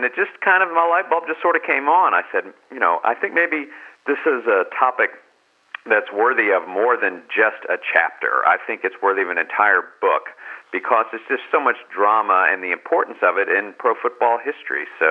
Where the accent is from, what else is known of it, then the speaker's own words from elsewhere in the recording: Dallas, Texas, United States; You know, I grew up in Dallas and certainly knew their children, the Hunts and the Murchisons